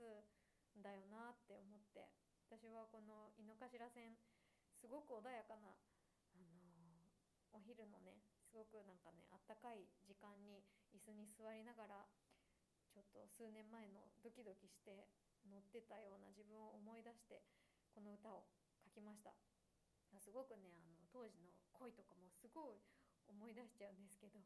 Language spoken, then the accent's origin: Japanese; Nagoya, Aichi, Japan; now in Tokyo, Japan; 私は地元は名古屋なので、ちなみに私は名古屋では地下鉄の赤色のですね、桜通り線っていう地下鉄によく乗ってたので、桜通り線にも思い出がすごくあるんですけど、私はその東京に来てからは井の頭線というね、私鉄の電